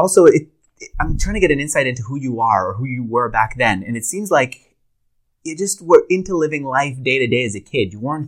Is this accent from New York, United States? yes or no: yes; New York, United States; Yeah, I grew up in New York.